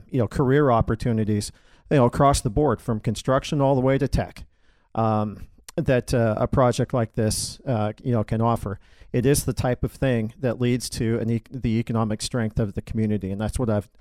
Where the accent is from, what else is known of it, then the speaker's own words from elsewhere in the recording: Pacific Northwest, United States; now in Sioux City, United States; Originally, I'm from the Pacific Northwest.